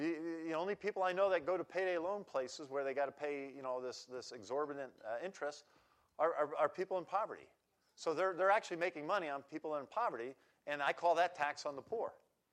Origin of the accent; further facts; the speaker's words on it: New York, United States; So anyway, I'm from New York, but I actually grew up in a farming community and dairy farming.